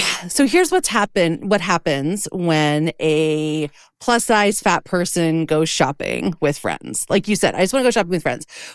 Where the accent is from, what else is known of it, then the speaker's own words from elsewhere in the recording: Canada; as a Canadian, I have to pay Canadian dollars, Canadian shipping. There's no free shipping to Canada